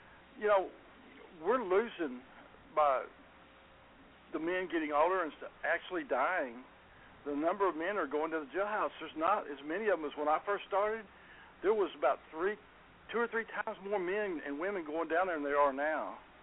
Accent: Garland, Texas, United States; I grew up in Garland, Texas. I've lived in Garland all my life.

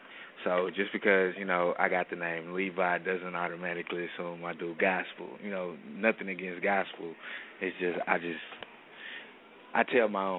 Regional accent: Houston, Texas, United States; You know, originally I'm from Houston, Texas. I came out. I went to Dallas for a little minute

